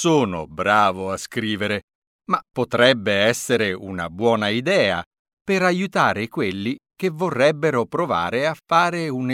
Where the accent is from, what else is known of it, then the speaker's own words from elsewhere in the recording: Livorno, Tuscany, Italy; Sono partito da Livorno, la mia città, che si trova sulla costa ovest, e sono arrivato ad Ancona, sulla costa est.